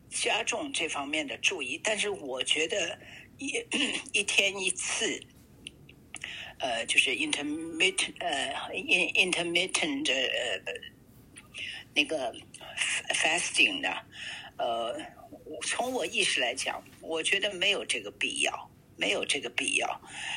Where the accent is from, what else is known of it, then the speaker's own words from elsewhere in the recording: Shanghai, China; 因为这是我们从小这个环境在上海长大的